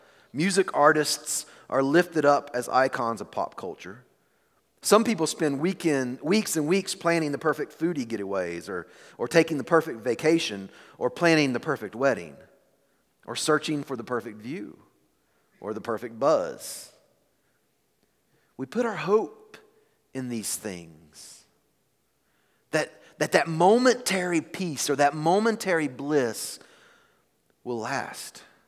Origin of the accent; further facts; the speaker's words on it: the South, United States; Where I grew up in the South, we had a saying when you ate a particular good food, usually a pie, was, Oh, that was just a little slice of heaven.